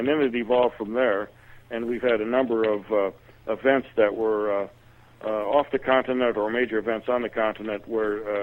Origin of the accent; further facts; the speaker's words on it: Kansas City, Missouri, United States; I grew up in Kansas City.